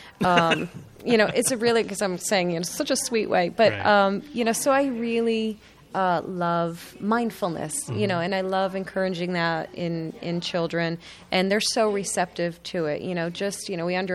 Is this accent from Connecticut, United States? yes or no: yes; Rocky Hill, Connecticut, United States; And that is not so subtly set in Rocky Hill. So that's of course my hometown where I grew up.